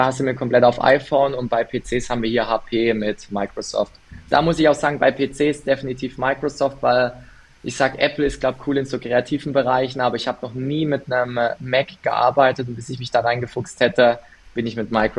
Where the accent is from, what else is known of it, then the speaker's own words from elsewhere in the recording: Baden-Württemberg, Germany; born there; ich bin ja gebürtiger Badener, aber ich wohne in Schwaben.